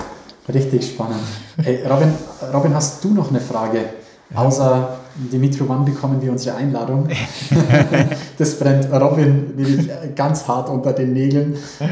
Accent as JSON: {"language": "German", "region": "Bavaria", "country": "Germany", "said": "Als Bayer tue ich mich schwerer anscheinend."}